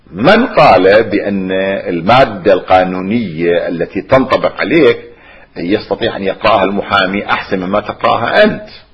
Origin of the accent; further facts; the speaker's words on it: Najaf, Najaf Governorate, Iraq; كان عندنا في النجف الأشرف على سبيل المثال أو في كربلاء كان شخص معروف بتجبير الكسور،